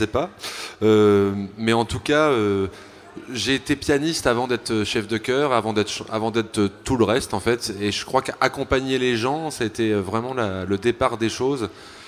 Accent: Nantes, Pays de la Loire, France; Mais oui, j'habite à Nantes, je suis nantais.

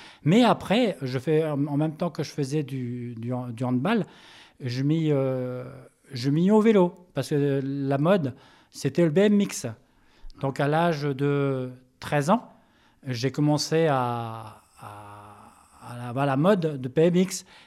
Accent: Hauts-de-France, France; also born or lived in Corbeil-Essonnes

